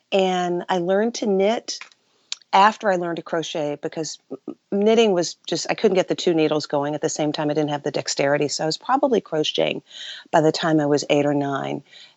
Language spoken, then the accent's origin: English; Dalton, Georgia, United States; I grew up in Dalton, Georgia, and most of your listeners probably haven't heard of Dalton, Georgia